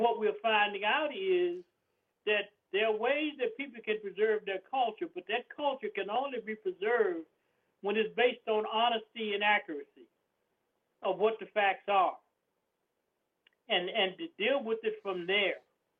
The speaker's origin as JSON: {"language": "English", "region": "the South", "country": "United States", "said": "I mean, I'm a Southerner too"}